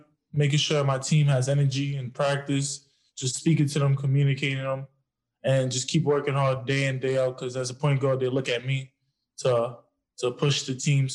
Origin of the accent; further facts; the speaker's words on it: Brooklyn, New York, United States; And I'm just like still kind of finding crazy that I come from Brooklyn.